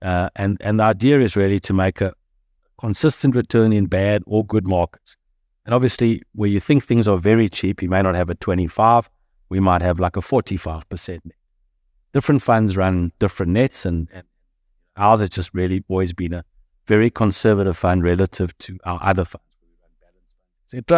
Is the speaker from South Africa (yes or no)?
yes; South Africa; the good thing I think about being a South African